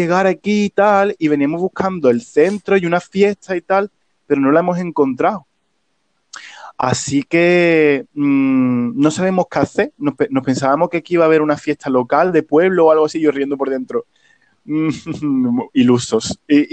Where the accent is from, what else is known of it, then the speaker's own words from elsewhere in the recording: Spain; pero como bien español que soy